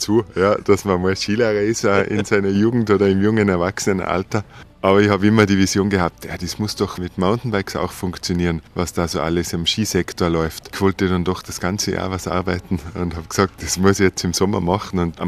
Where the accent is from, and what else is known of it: Oberndorf, Tyrol, Austria; born or raised there